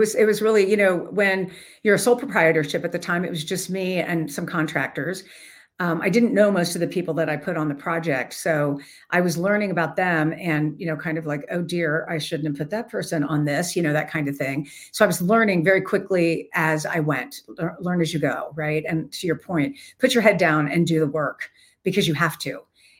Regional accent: Cincinnati, Ohio, United States; nobody in my hometown, I'm in Cincinnati, Ohio, nobody would even speak to me

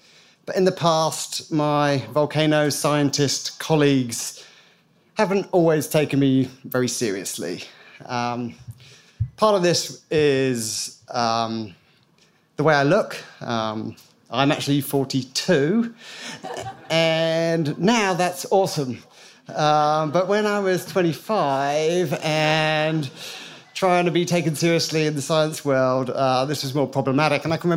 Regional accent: Christchurch, Canterbury, New Zealand; so I'm from Christchurch, and I live out in Sumner, and the earthquake sequence happened, and that coincided with the birth of my first son.

